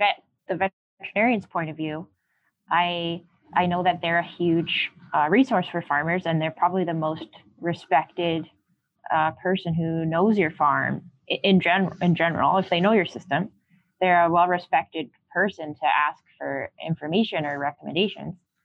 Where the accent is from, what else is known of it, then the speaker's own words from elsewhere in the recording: Canada; I'm so Canadian.